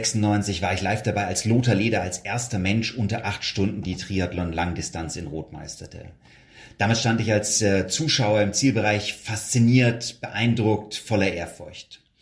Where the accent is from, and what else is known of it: Wendelstein, Bavaria, Germany; born or raised there